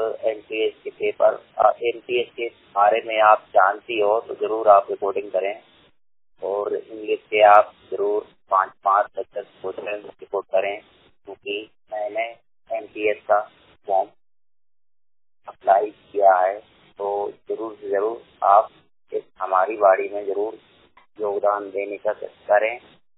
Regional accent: Bhopal, Madhya Pradesh, India; मैं भोपाल जिले का रहने वाला हूँ। मेरी पढ़ाई 12वीं तक है।

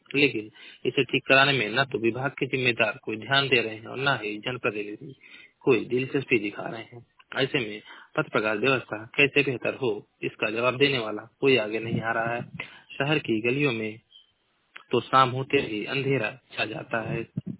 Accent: Maharajganj, Uttar Pradesh, India; मैं जिला महाराजगंज का निवासी हूँ।

